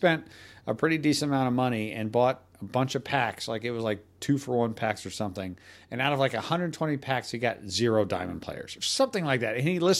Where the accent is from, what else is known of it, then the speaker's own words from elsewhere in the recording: New Jersey, United States; New Jersey. I'm from Jersey.